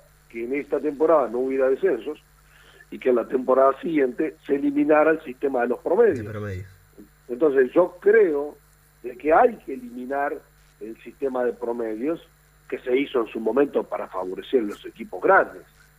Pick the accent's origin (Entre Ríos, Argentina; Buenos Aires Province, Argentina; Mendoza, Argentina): Entre Ríos, Argentina; Yo soy de Chagua, que tiene básquet, no tiene fútbol.